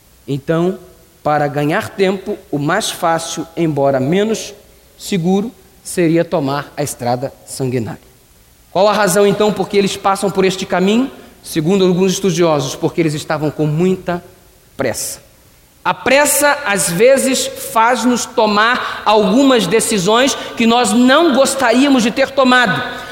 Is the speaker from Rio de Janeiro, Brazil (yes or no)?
yes; Rio de Janeiro, Brazil; no Rio de Janeiro, de onde vim, existem muitas estradas sanguinárias. A casa onde eu morava ficava numa rua chamada Avenida Marginal.